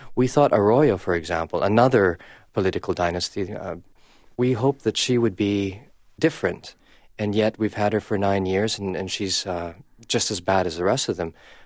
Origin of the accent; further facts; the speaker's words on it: Philippines; also born or lived in Vancouver, California, United States; I've lived most of my life in the Philippines, but I have. I grew up in Vancouver until I was 11 during the Marcos years. I spent most of my life back home, and then I left in 2001 to find better opportunities as a writer.